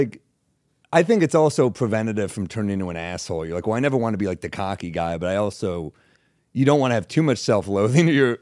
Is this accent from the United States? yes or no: yes; New York, United States; I grew up in New York. So it's weird. The thing about growing up there and starting there is that people see you when you suck.